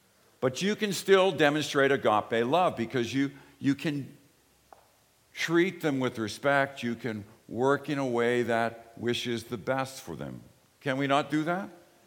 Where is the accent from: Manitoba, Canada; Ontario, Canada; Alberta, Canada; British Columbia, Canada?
Ontario, Canada; Toronto; I grew up in Don Mills in a big building which still stands amongst hundreds of other buildings. Don Mills and Eglinton, just south of there.